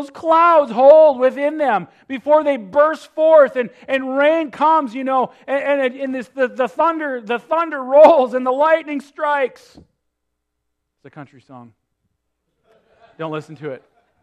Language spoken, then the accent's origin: English; North Dakota, United States; growing up in North Dakota, in the summertime, it'd get hot, it'd get muggy.